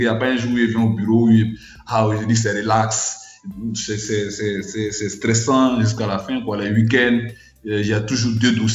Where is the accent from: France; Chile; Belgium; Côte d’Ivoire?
Côte d’Ivoire; en tant qu'Africain, en tant qu'Ivoirien